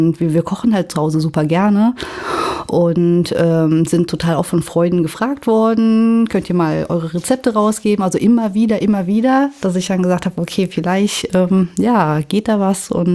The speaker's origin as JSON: {"language": "German", "region": "Eifel", "country": "Germany", "tie": "born or raised there", "also_born_or_lived": "Beijing, China"}